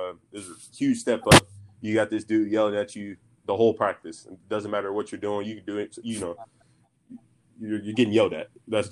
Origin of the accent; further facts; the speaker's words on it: Texas, United States; In Texas, early on, always rooted for the home team.